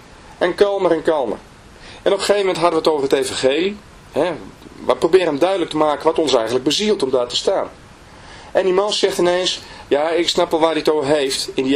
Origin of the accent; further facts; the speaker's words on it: Netherlands; En ik maakte hem duidelijk dat ik uit Nederland kwam